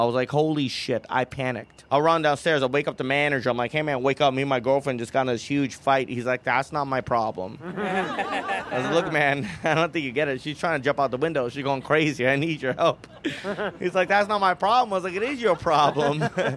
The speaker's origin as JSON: {"language": "English", "country": "India", "said": "I was like, really, bro? You're British. And I'm Indian."}